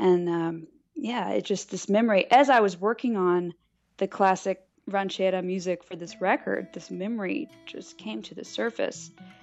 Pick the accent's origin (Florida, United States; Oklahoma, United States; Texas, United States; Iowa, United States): Texas, United States; Austin; I'm born in Texas. Spanish is not my first language. It's always been a little bit of a struggle finding exactly where I fit in. You know, I'm Mexican-American, but I play the fiddle, and I grew up on the white side of the tracks in Austin.